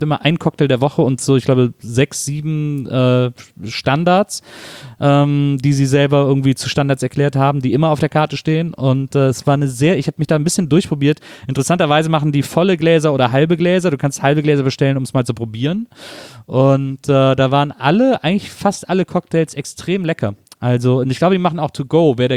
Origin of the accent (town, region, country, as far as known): Reutlingen, Baden-Württemberg, Germany; now in Tübingen, Germany